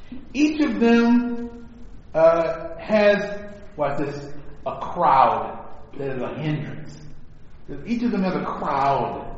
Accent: Detroit, Michigan, United States; I remember pastoring in a neighborhood that I was raised in Detroit.

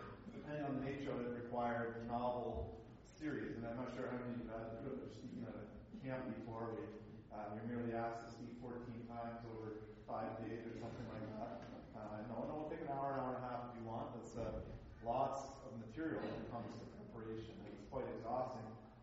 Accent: Prince Edward Island, Canada; also born or lived in Nova Scotia; I grew up on the East Coast of Canada, born in Nova Scotia, and lived most of my formative years in Prince Edward Island.

